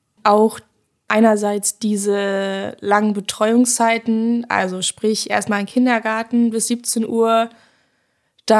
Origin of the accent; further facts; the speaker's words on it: Hamburg, Germany; aufgewachsen bin ich in Hamburg.